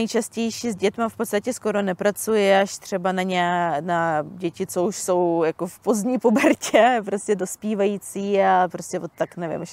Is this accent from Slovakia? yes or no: no; Belarus; now in Czechia; Pocházím z Běloruska, ale v České republice už jsem asi 20 let, jako skoro 20.